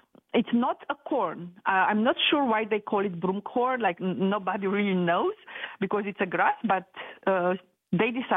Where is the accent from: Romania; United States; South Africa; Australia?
Romania; I'm originally from Romania. It's a country in Eastern Europe. I was born in 1975 under communism.